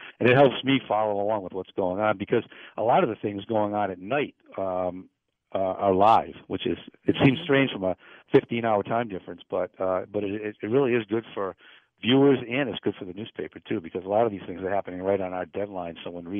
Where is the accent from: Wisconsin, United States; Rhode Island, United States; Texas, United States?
Rhode Island, United States; Providence; I'm from Providence, Rhode Island.